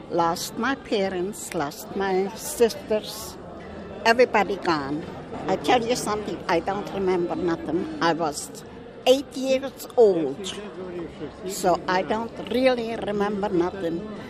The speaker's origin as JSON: {"language": "English", "town": "Munich", "region": "Bavaria", "country": "Germany", "said": "I'm from Germany, Munich."}